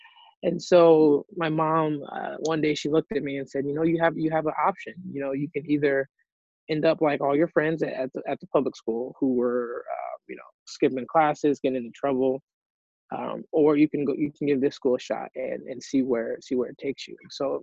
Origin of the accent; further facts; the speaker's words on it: Columbus, Ohio, United States; But yeah, like you said, I grew up in Columbus, Ohio. And I was attending public school, Columbus City Public Schools.